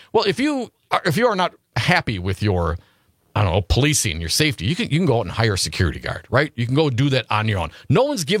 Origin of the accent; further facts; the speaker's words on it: Stevensville, Wisconsin, United States; I grew up in Stevensville, up north there. Hey, not too far out of Appleton, Wisconsin.